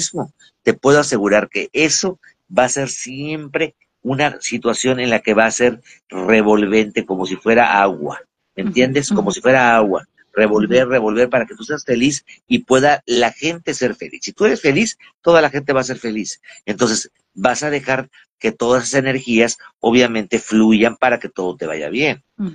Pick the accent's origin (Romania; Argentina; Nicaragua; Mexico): Mexico; Y digo, tú como mexicana y yo como mexicano